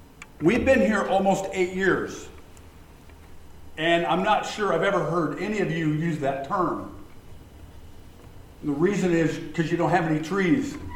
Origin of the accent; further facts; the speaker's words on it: Northwest, United States; We grew up in the Northwest where they fished for a living, crab fished for a living, logged trees for a living, clam dig, all that kind of stuff you do in the nature.